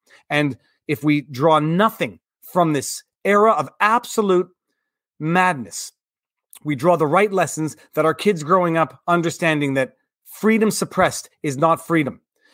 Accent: United States; first language Cherokee; English is a second language; Happy New Year in Cherokee, my first language, and I don't use much anymore.

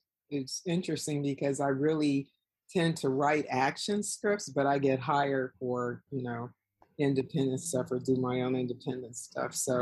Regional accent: Indiana, United States; now in Los Angeles, United States; I'm originally from Indiana.

